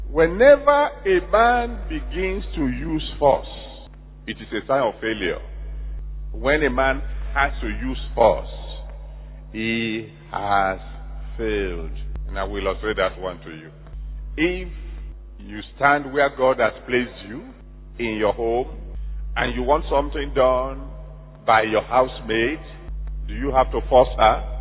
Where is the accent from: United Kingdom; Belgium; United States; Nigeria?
Nigeria; South East; So you didn't know I grew up in Igbo land.